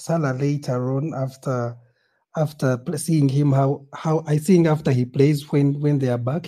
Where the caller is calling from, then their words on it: Uganda; I'm speaking from Uganda in Africa, in East Africa.